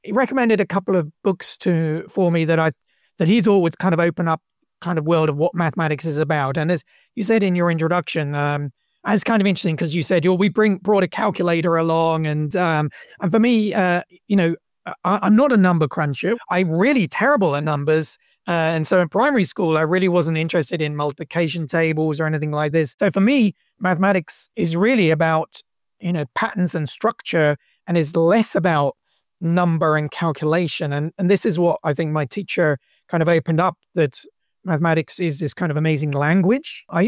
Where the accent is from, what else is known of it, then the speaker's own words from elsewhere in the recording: South East England, United Kingdom; I grew up in Oxfordshire, so I was going up to Oxford a lot as a kid at school to do music.